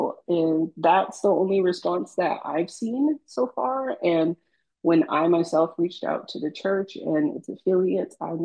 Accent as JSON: {"language": "English", "town": "Steamboat", "region": "Arizona", "country": "United States", "tie": "born or raised there", "said": "I mean, I grew up in Steamboat, Arizona, and my commute from Steamboat to Window Rock is like an hour long"}